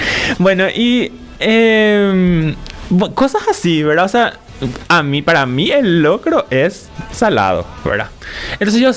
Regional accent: Paraguay; nací en Paraguay, soy paraguayo. que mi mamá sea japonesa y mis abuelos sean japoneses

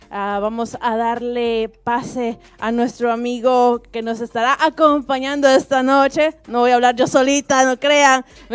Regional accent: El Salvador; Pues déjeme comentarle que yo vengo de El Salvador.

